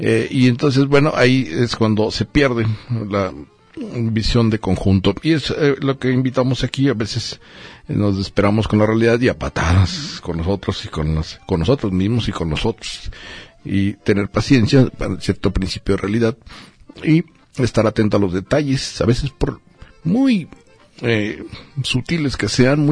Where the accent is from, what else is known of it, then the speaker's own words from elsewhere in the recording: Mexico City, Mexico; como los chilangos nos vamos a volver todos mutantes